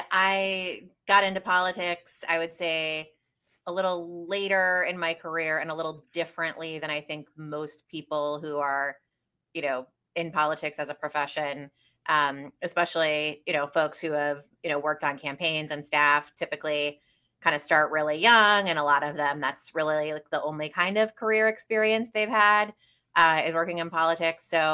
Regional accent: Florida, United States; I worked in local government in the city I grew up in Florida. Decided I wanted to be a lawyer, moved to Wisconsin to go to UW

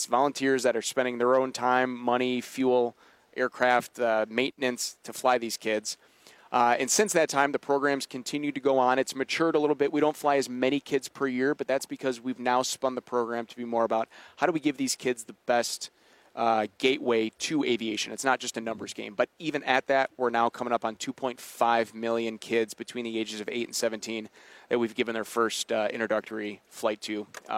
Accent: Kenosha, Wisconsin, United States; So I grew up in Kenosha, Wisconsin. Neither of my parents were involved in aviation.

